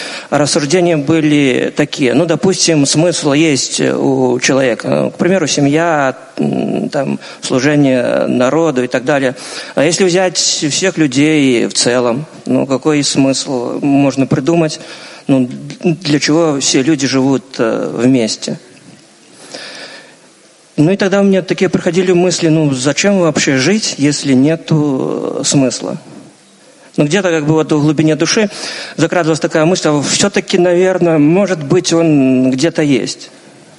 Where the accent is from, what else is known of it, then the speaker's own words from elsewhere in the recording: Belarus; из Беларуси.